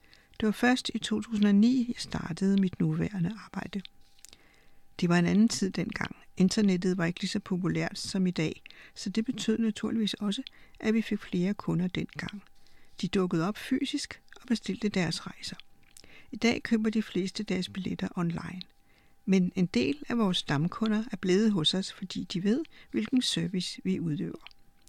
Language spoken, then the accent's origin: Danish; Pakistan; moved away as an adult; now in Denmark; Da jeg kom til Danmark fra Pakistan i 2000, vidste jeg, at jeg blev nødt til at arbejde med det samme